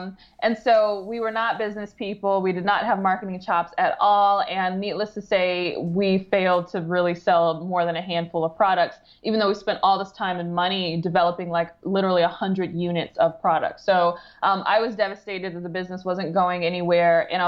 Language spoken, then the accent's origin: English; Detroit, Michigan, United States; I grew up in the Metro Detroit area.